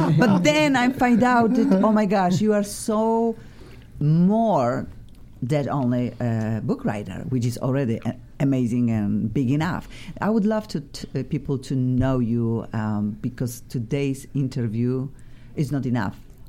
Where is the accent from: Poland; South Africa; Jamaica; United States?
Poland; English is a second language; And really, I needed them in Europe, Eastern Europe. I'm from Poland.